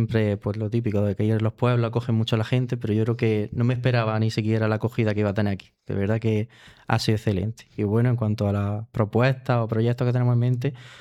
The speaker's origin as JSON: {"language": "Spanish", "region": "Andalusia", "country": "Spain", "said": "yo soy de allí, o sea, mi familia, yo soy de Almería, pero bueno, mi familia es de la Alpujarra, concretamente, de la Uja."}